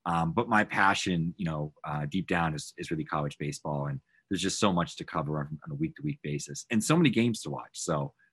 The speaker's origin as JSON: {"language": "English", "region": "New England", "country": "United States", "tie": "born or raised there", "said": "I grew up in New England. I grew up about 20 minutes from the Bourne Bridge."}